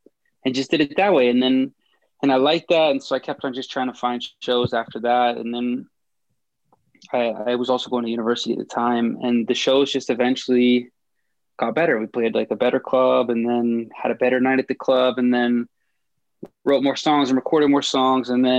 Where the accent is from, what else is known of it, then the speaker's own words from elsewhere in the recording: Calgary, Alberta, Canada; also born or lived in Ontario; I was born in Ontario, which is towards the east side of the country, and then moved to Calgary, actually, when I was young. And okay. Then I've just grown up here I was gone for a brief stint. I went to Toronto for a bit